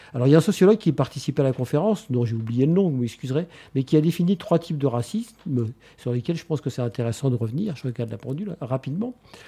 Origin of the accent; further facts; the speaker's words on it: Lyon, Auvergne-Rhône-Alpes, France; je suis française, je viens des Minguettes, de Lyon, enfin, etc. Point. Ma famille est française.